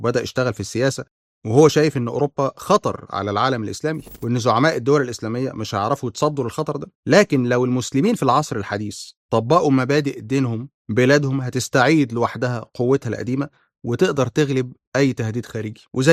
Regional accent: Egypt; أيوة أنا مصري

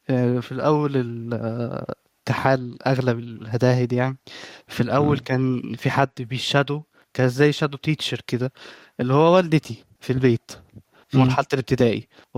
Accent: Egypt; لا لا، من مصر، أنا من مصر في الأصل

